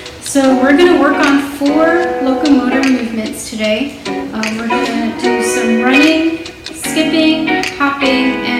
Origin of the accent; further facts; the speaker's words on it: New York, United States; now in Florida, United States; Well, I guess I kind of grew up in New York. I was born in the Bronx, and I lived there